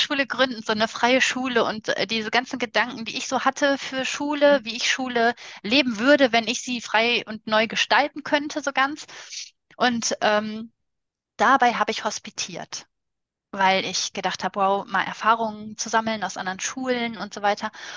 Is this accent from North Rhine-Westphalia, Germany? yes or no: yes; North Rhine-Westphalia, Germany; Genau, wir kommen aus NRW.